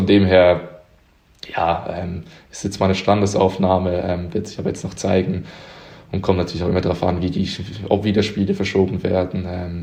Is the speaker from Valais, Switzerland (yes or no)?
no; Uster, Zurich, Switzerland; Ich bin in Uster geboren, das ist in der Nähe von Zürich, also ja, nicht im Vorort von Zürich, aber so eine kleinere Stadt in der Nähe von Zürich. Und bin da, sag ich mal, eher ländlich eigentlich geboren und da auch aufgewachsen.